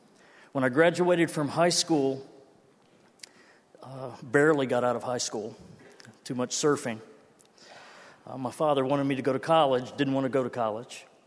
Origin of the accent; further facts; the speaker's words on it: Corpus Christi, Texas, United States; I grew up in Corpus Christi, Texas, far south Texas, long hair, surfer, that culture, everything that goes